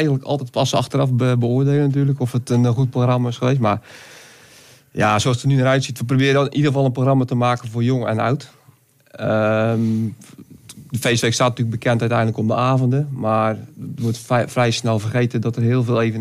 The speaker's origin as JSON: {"language": "Dutch", "town": "Dordrecht", "region": "South Holland", "country": "Netherlands", "said": "Nou, ik kom uit Dordrecht."}